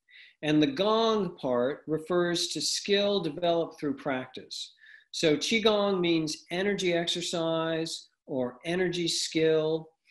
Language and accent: English; Talent, Oregon, United States; I live in Southern Oregon in the United States, and in fact, you may have seen my hometown of Talent in the news a month ago